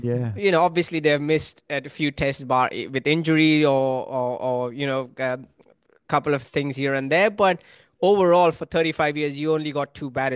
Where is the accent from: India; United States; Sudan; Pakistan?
India; from an Indian point of view, you have to understand like, as an Indian fan, I started watching cricket in 1999.